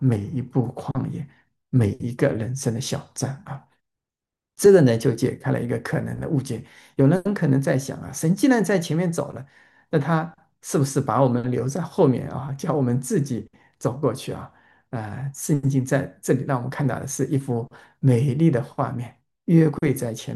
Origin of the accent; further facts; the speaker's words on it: Hangzhou, Zhejiang, China; born there; also born or lived in Guangdong / Wenzhou; 我自己是出生在浙江的杭州啊，或者更进一步可以讲杭州萧山，就现在。杭州萧山国际机场的那个附近